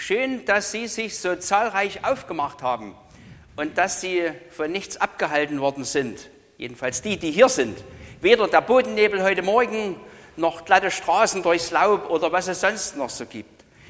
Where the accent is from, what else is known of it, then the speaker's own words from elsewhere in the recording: Pöhla, Saxony, Germany; ich komme aus Pöhla, ich bin Diakon